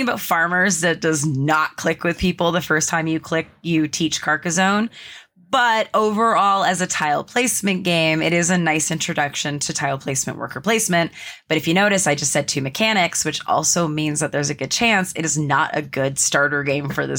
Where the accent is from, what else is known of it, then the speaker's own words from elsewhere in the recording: Canada; I'm Canadian, you know, so we get force fed French from the start.